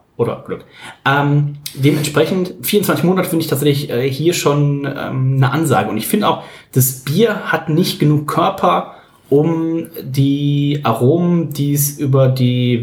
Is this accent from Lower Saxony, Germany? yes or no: no; Hamburg, Germany; Hier bei uns in Hamburg, auch in einer super schönen Location unten am Fischmarkt.